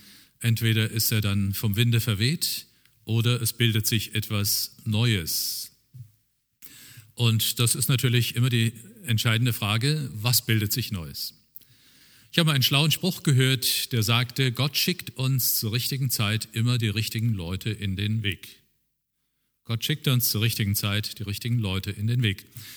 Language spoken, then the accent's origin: German; Oberursel, Hesse, Germany; Und ich stamme aus Oberursel im Taunus, da sind viele hingefahren, haben ihn angehört.